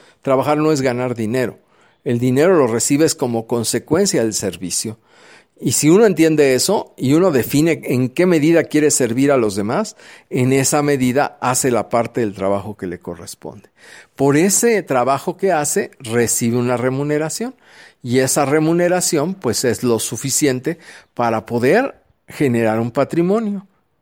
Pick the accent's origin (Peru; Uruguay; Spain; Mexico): Mexico; desafortunadamente como mexicanos